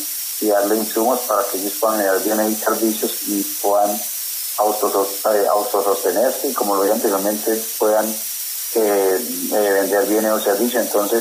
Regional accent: Cali, Valle del Cauca, Colombia; donde nosotros como caleños tengamos una política para todas las empresas del deporte

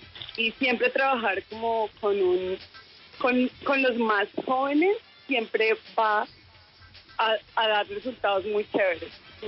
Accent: Colombia; moved away as an adult; Pues yo me fui muy chiquita de Colombia, me fui a los 23

